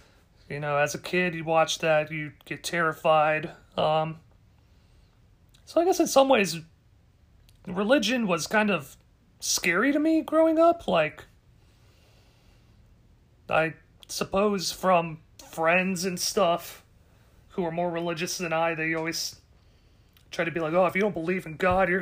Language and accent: English; Texas, United States; So, growing up in Central Texas, I guess I was surprisingly fortunate enough by being raised by two parents who didn't really seem to try to push the narrative of religion on me too hard.